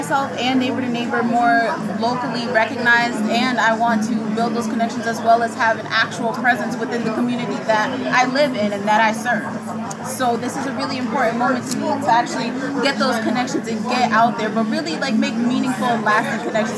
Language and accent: English; Springfield, Massachusetts, United States; Born and raised in Springfield, Mass.